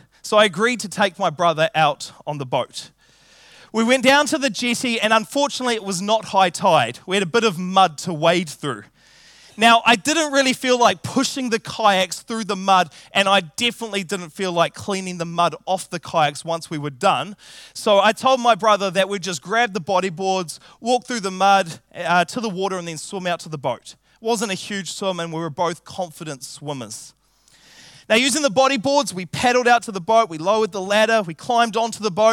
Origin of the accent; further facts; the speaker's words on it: Auckland, New Zealand; So I grew up in Auckland, and the family home was out in rural Albany, close to the suburb of Pererimo.